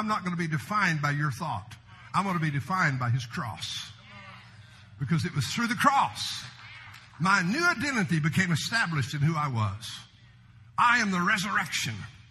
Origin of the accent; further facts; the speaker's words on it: Texas, United States; I mean, I grew up in West Texas.